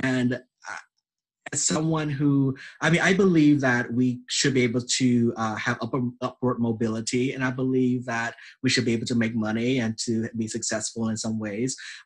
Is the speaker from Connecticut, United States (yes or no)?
no; Louisiana, United States; And I'm from Louisiana, and so much of our cultural to Louisiana, it's all about ancestry and heritage and what stories are behind.